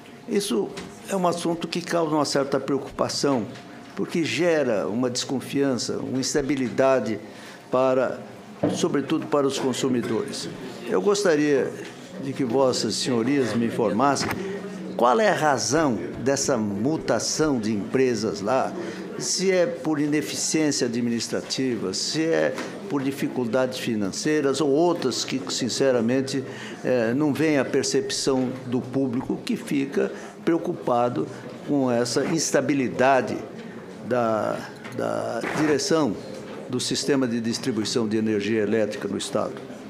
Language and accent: Portuguese; Mato Grosso do Sul, Brazil; Eu sou do estado de Mato Grosso do Sul.